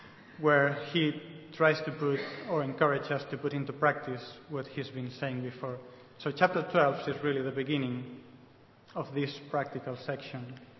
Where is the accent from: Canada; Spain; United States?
Spain; English is a second language; now in England; just in case you don't know. And if you haven't noticed, I'm not English. I'm from Spain.